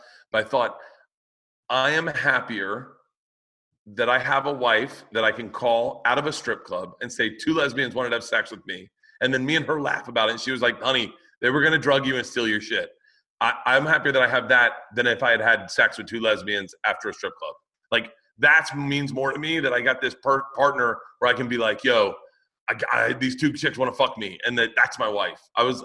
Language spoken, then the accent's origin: English; Florida, United States; I grew up in Florida. I can swim really good.